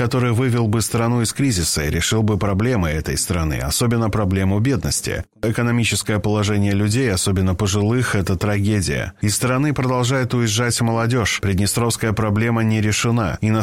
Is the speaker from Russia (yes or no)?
no; Moldova; Я молдаванин